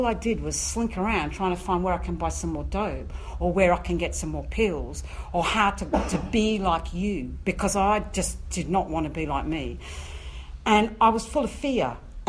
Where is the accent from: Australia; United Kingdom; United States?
Australia; I'm from Australia. It was hot, right?